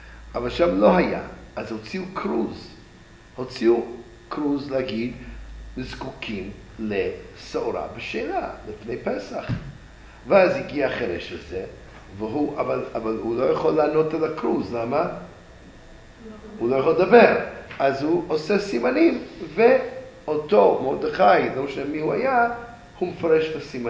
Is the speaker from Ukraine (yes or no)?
no; United States; יש אתוס אמריקאי, גדלתי שם, מה אני אעשה?